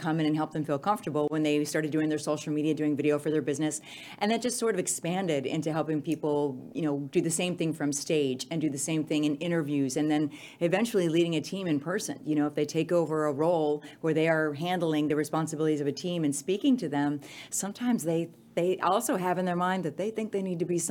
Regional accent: Pittsburgh, Pennsylvania, United States; now in New York City, United States; I came up from Pittsburgh, Pennsylvania to New York City wearing white granny boots in New York City.

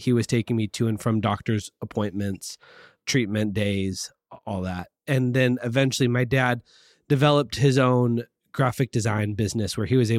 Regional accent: Laguna Beach, California, United States; also born or lived in Aliso Viejo; I am originally born and raised, lived in Aliso Viejo, but did all my growing up here in Laguna Beach.

